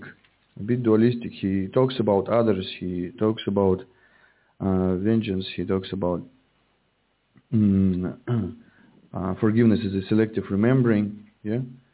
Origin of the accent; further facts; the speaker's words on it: Russia; I'm from Russia.